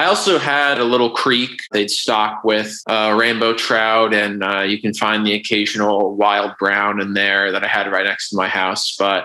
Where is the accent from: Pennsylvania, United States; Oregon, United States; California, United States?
Pennsylvania, United States; Easton; also born or lived in Maine / Virginia; Yeah, so I'm from Easton, Pennsylvania, essentially right on the border of New Jersey. Pretty urban part of the state. Then after that, I went up and did my undergrad at the University of Maine.